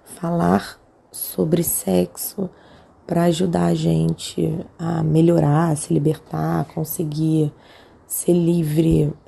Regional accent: Rio de Janeiro, Brazil; tenho 39 anos, sou do Rio de Janeiro.

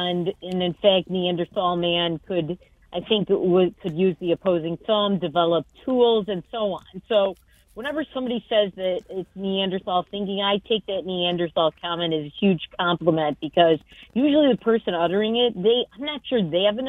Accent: Detroit, Michigan, United States; And, you know, I'm from Detroit, and we used to produce Dodges here

